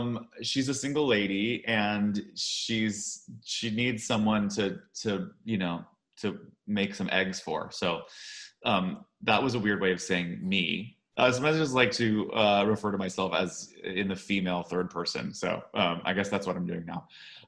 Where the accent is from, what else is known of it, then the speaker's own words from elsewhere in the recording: New York, United States; I was born and raised in New York. I went to college and then went back to New York to do Broadway.